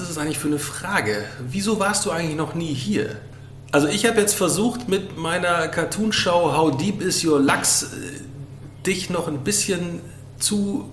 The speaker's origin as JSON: {"language": "German", "region": "North Rhine-Westphalia", "country": "Germany", "tie": "born there", "lives_now": "Baltrum, Germany", "said": "bin gebürtig aus dem Sauerland und jetzt seit 13 Jahren hier auf Baltrum."}